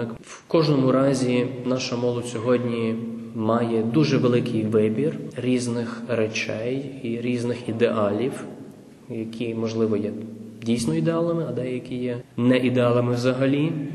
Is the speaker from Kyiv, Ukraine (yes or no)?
no; Ternopil, Ternopil Oblast, Ukraine; бо я сам родом з Тернополя.